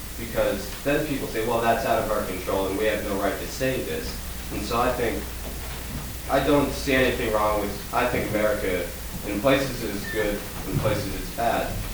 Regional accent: Canada; born there; I was born in Canada, so just naturally I've been sort of anti-American

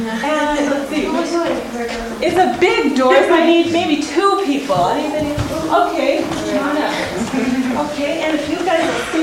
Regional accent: Iowa, United States; We're from Iowa, so let's say that she lives in this big, beautiful, white farmhouse.

